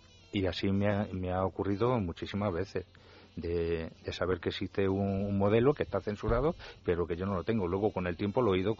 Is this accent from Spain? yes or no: yes; Úbeda, Andalusia, Spain; desde que yo era niño, pues siempre me ha gustado el cine, ¿no? Entonces yo recuerdo que yo soy de Úbeda, de la provincia de Jaén, y en los tiempos cuando era pequeño